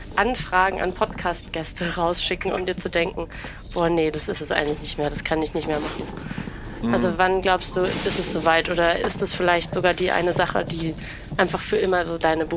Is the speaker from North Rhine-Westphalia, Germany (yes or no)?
no; Berlin, Germany; ich komme auch aus Berlin